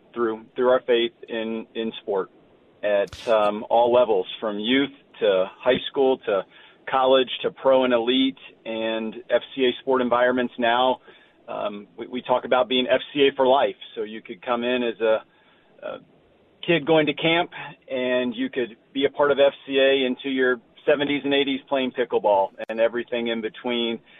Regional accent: Loudoun, United States; It wasn't a part of the community that I grew up in Loudoun

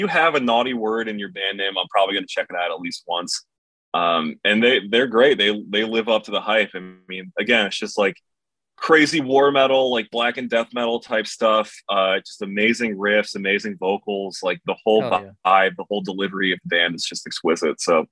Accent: Rochester, New York, United States

